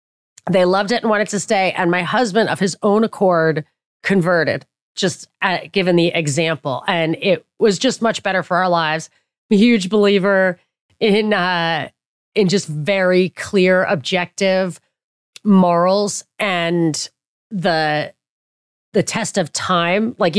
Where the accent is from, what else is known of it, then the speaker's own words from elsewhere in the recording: Papua New Guinea; I grew up in Papua New Guinea.